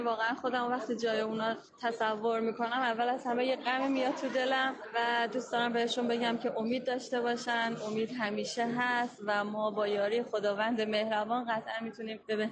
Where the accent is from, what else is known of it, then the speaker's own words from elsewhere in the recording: Iran; من ایران متولد شدم، بزرگ شده ایرانم و واقعا لهجه رو حالا تو خانواده‌ام خیلی نداشتیم و منم اصلا لهجه رو ندارم و کاملا ایرانی صحبت.